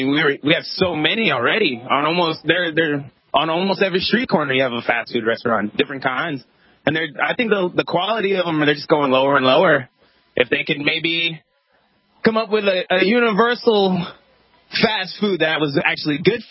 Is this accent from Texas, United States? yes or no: yes; San Antonio, Texas, United States; No, I don't. I'm from San Antonio. I just came to show some support.